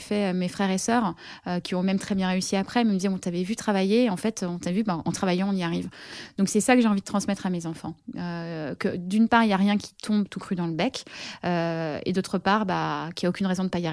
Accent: Paris, Île-de-France, France; Même si je suis parisienne, moi j'aime beaucoup la montagne

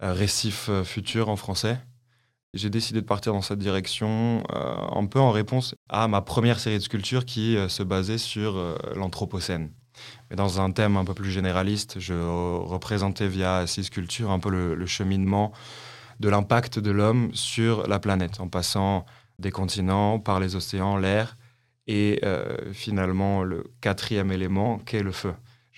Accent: France; Je suis français, ouais. Je divise mon temps du coup entre Paris et Bordeaux

